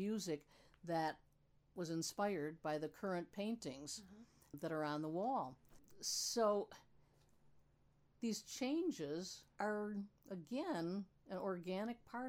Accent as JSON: {"language": "English", "town": "Wheatfield", "region": "New York", "country": "United States", "tie": "born or raised there", "said": "back when I was a little kid growing up in Wheatfield, it was pretty rural, there were no central schools."}